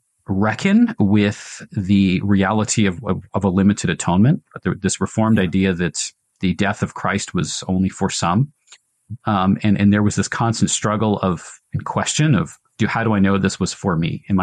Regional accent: Massachusetts, United States; I grew up in Massachusetts where most of the churches are mainline churches that don't believe anything.

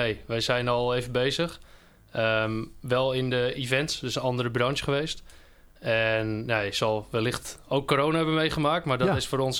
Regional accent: Zaandam, North Holland, Netherlands; born there; now in Oostzaan, Netherlands; 31 jaar oud. Ik ben geboren in Zaandam en woon in Oostzaan, een klein dorp naast Amsterdam.

